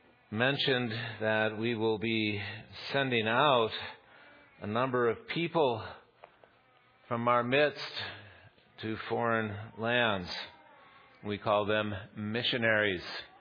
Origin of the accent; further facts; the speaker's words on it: Goshen, Indiana, United States; now in Pittsburgh, United States; I came from Indiana, from a little town, Goshen, and I came to Pittsburgh.